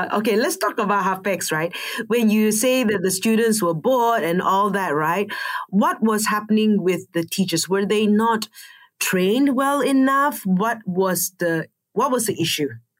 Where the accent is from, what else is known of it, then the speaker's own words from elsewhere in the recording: Sarawak, Malaysia; I'm from Sarawak.